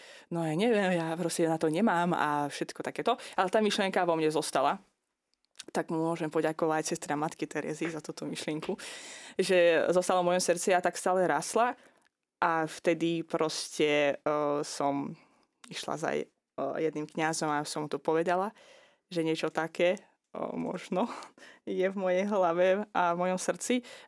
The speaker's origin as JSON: {"language": "Slovak", "country": "Azerbaijan", "tie": "born or raised there", "said": "keďže som nevyrastala na Slovensku, ale vyrastala som v ďalekom Azerbajdžane, v krajine, kde ani nie je úplne, že kresťanstvo také bežné"}